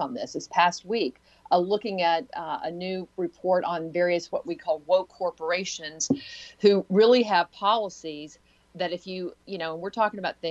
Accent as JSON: {"language": "English", "region": "Texas", "country": "United States", "said": "Well, I've been in Heritage now 15 plus years, but my background, I'm originally from Texas."}